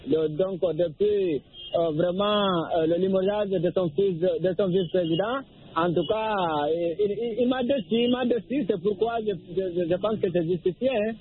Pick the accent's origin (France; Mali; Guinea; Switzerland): Guinea; je suis originaire de la Guinée-Conakry